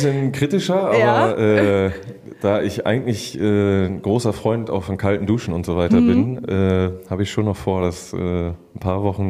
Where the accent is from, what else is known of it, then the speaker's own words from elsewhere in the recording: Büren, Germany; weil da ist aus meiner Heimat, aus dem Dorf Büren, viele Grüße